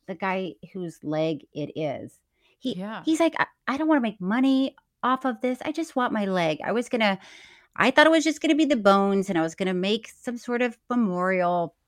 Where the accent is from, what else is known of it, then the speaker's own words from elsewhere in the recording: Florida, United States; I'm from Florida. I don't know if you know that.